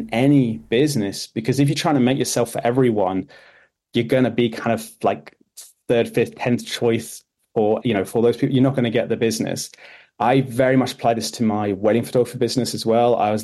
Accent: United Kingdom; I'm very British in the way I don't like saying nice things about myself

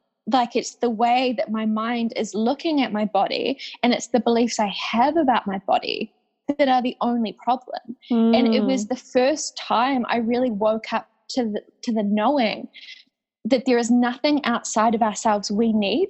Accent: Wellington, New Zealand; now in Wairarapa, New Zealand; I like to think I'm from Wellington, New Zealand, which is our big capital. You know, it's pretty small, really. Yeah. But I've recently moved out to the country.

